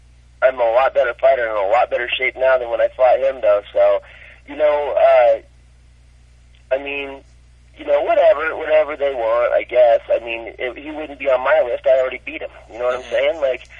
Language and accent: English; United States; Truthfully, I'm American, I want to fight here, I don't really want to go overseas